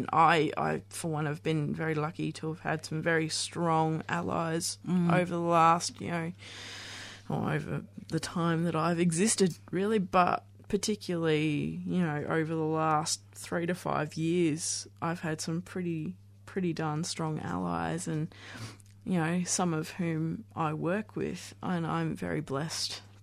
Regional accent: Ballarat, Victoria, Australia; So, I mean, I grew up in Ballarat up and lived there up until about the age of 19. Did all my schooling there.

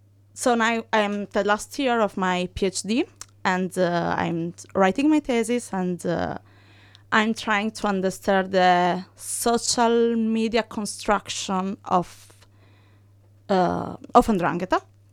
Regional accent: Sardinia, Italy; English is a second language; I'm from Italy, specifically Sardinia, and I'm a PhD candidate from the University of Perugia. I've studied in Bologna

